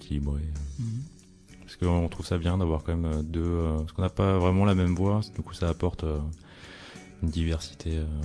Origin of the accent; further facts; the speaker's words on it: Quimper, Brittany, France; c'est un groupe qu'on définit comme power rock. Donc, on est de Quimper.